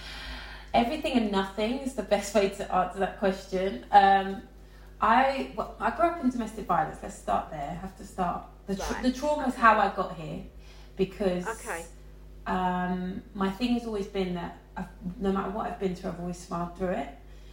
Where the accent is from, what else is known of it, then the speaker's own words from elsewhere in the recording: London, United Kingdom; also born or lived in Buckinghamshire; I'm from West London originally. I'm from West London, but I've lived lots of places. I've lived between, we grew up half of our life here, and then my mum took us out to Buckinghamshire, and then we moved to, in those times I've lived all over the country.